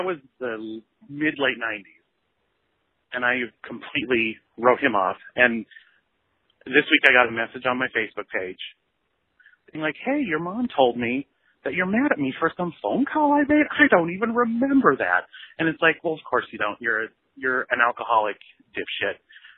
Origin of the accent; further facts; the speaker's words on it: Montana, United States; Quick background. I grew up in Montana. Parents divorced when I was really young.